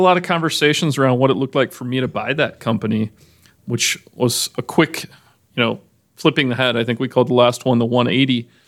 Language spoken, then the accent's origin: English; Kansas City, Missouri, United States; also born or lived in Indianapolis; So I was born here in Kansas City, raised most of my life here, moved away for a bit, spent some time overseas, as well as Indianapolis